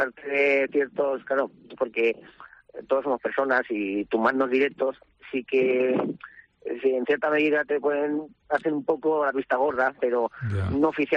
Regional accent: Valencian Community, Spain; yo como valenciano solicité bajar con ciertos medios

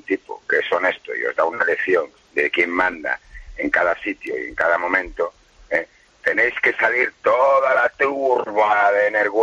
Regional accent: A Coruña, Galicia, Spain; soy un deportivista de La Coruña

